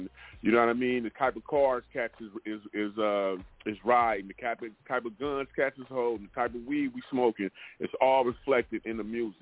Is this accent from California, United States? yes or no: yes; Vallejo, California, United States; it's a lot of legends, you know what I mean, from where I'm from Vallejo, you know, on the Crest side, you know what I mean?